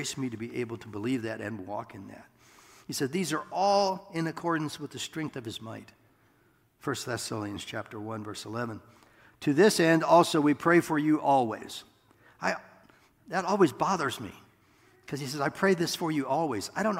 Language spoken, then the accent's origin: English; Iowa, United States; I'm from Iowa, for God's sake.